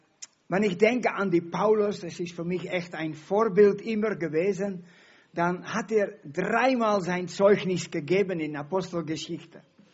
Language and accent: German; Netherlands; German is a second language; ich bin aufgewachsen in Holland. Meine Eltern waren Bauern.